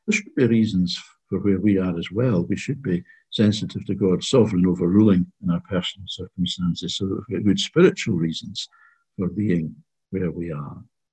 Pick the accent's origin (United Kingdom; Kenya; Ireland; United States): United Kingdom; Glasgow, Scotland; I come from Glasgow, so I'm used to a large city